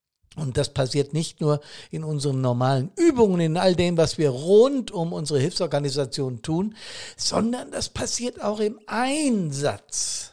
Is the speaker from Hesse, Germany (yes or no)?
yes; Bad Soden, Hesse, Germany; wir hatten eine große Hochwasserlage in Bad Soden, hier in meiner Heimatstadt. Wir liegen am Fuß des Taunus